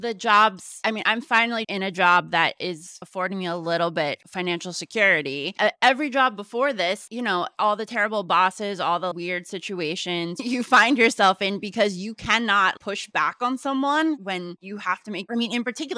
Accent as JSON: {"language": "English", "region": "Pennsylvania", "country": "United States", "said": "I wanted to work in arts education, same thing, moved to New York City. I'm from Pennsylvania. You know, this is super foreign."}